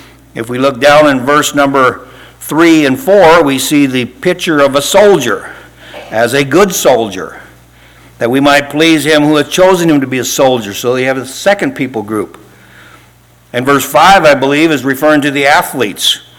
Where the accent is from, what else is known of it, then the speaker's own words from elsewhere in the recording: United States; I was raised in America, I love America, I love the flag